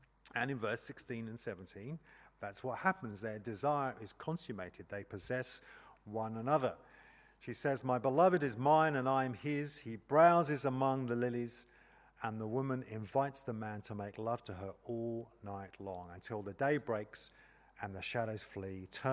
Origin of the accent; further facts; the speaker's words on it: England, United Kingdom; because I'm English